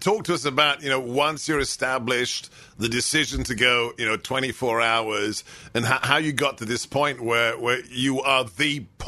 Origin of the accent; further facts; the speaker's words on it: United States; I am an American, but hey, I wasn't born in Alabama.